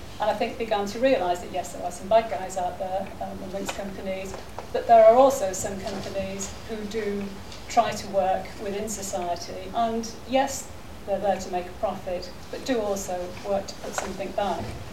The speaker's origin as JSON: {"language": "English", "town": "Liverpool", "region": "North West England", "country": "United Kingdom", "said": "I came originally from Liverpool"}